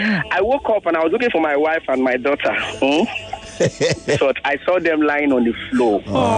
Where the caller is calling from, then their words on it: Lekki, Lagos, Nigeria; I'm calling from Lekki.